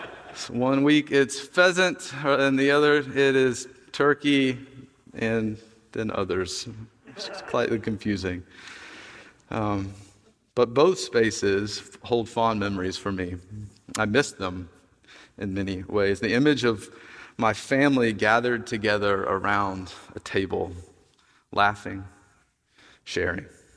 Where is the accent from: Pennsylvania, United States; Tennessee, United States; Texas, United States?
Tennessee, United States; I'm from Tennessee, by the way, if you didn't know that. I don't have much of an accent, but I've got some.